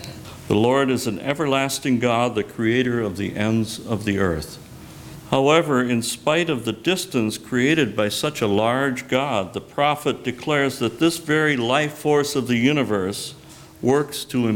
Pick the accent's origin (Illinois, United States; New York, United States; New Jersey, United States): Illinois, United States; Chicago; growing up in the Chicago area and reminded me of being in Austin in February